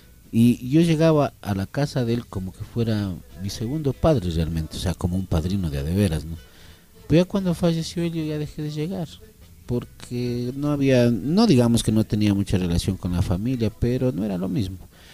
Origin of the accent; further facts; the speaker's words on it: Urcuquí, Imbabura, Ecuador; Pero yo nunca me olvido, ni nunca reniego de decir que yo soy de Urcuquí.